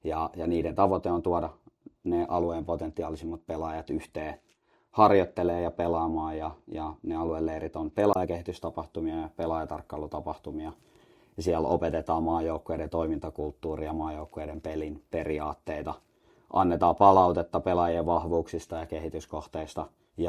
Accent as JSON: {"language": "Finnish", "town": "Espoo", "region": "Uusimaa", "country": "Finland", "said": "takaisin tänne etelään, mistä mä oon kotoisin, että Espoosta lähtöisin"}